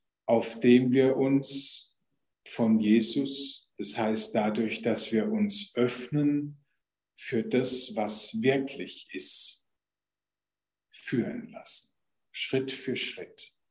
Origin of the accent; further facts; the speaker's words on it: Rhineland-Palatinate, Germany; Da, wo ich aufgewachsen bin, in der Pfalz, war die Grenze zu Frankreich nicht weit